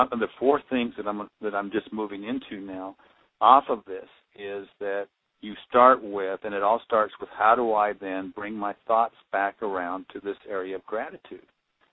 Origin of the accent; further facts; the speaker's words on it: Banning, California, United States; I grew up in Banning, so not too far away.